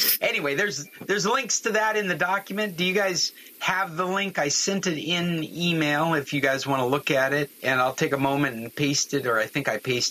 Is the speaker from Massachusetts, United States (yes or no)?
no; Alaska, United States; Those are the kinds of jumps in prices in oil barrels that I remember from my youth growing up in Alaska.